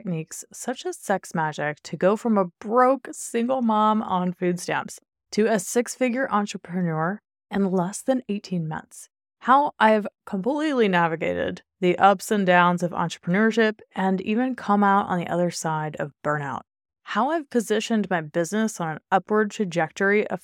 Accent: Covington, Louisiana, United States; moved away as an adult; I didn't actually grow up in New Orleans proper. I grew up about 45 minutes north of New Orleans in a tiny town called Covington, Louisiana.

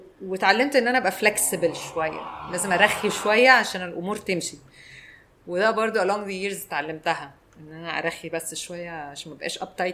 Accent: Egypt; واحنا مصريين قوي

